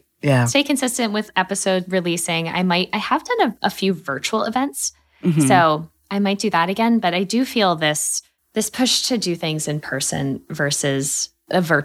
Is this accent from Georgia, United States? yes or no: no; Pennsylvania, United States; also born or lived in San Francisco; And I grew up in Pennsylvania, which like, has some beautiful places, but San Francisco knocked my socks off when I lived out there.